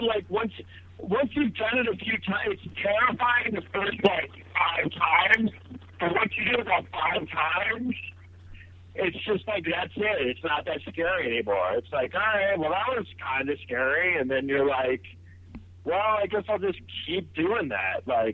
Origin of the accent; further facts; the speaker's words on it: Manhattan, New York, United States; born or raised there